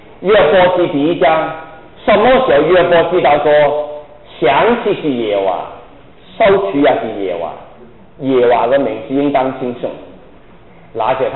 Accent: China; 我们从大陆来啊，那么辛苦赚的钱

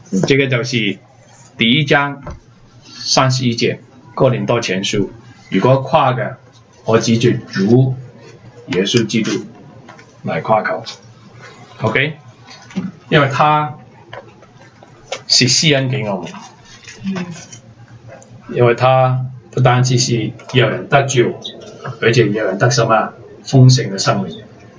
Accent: China; 我们是中国人，有这个福气

